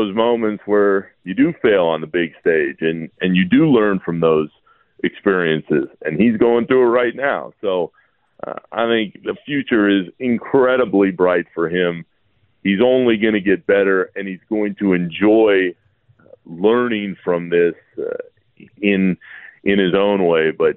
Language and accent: English; Orlando, Florida, United States; Guys, I grew up in Orlando, Florida, and when I was 10, 11 years old, I was lucky enough to see a lot of those Shaq and Penny games.